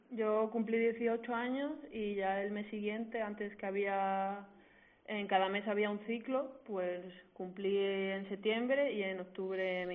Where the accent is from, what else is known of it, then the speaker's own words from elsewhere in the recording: León, Castile and León, Spain; y soy de León.